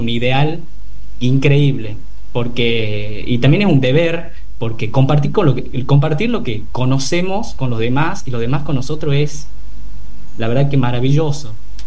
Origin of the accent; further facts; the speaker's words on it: Tucumán, Argentina; yo soy de Tucumán.